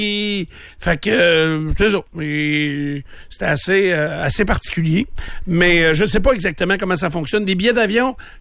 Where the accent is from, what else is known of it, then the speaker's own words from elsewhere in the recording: Canada; Ben moi, je suis un Canadien.